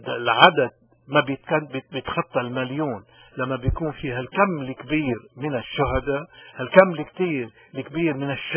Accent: Lebanon; ولقمان سليم من هالأصوات كثيرة اللي فعلا نحن كلبنانيين محظوظين بوجودها

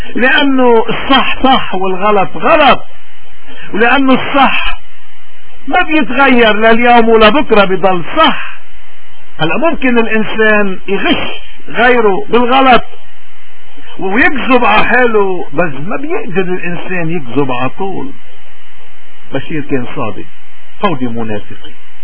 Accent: Lebanon; نحن هويتنا لبنانية، فرضوا علينا هوية تانية

